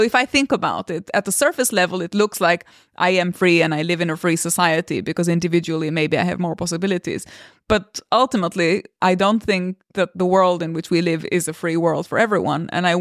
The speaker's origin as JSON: {"language": "English", "country": "Albania", "said": "I come from Albania, so I constantly think about my fellow Albanian youngsters, my schoolmates."}